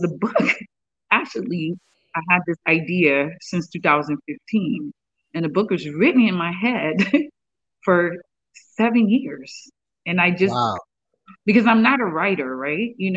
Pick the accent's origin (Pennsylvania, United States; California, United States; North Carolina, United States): North Carolina, United States; Raleigh; also born or lived in Monrovia, Liberia; Well, I was born in Monrovia, Liberia, and we moved to the U.S. in 1987, beginning of 1987. I was 10 years old when we moved, and grew up in Raleigh, North Carolina.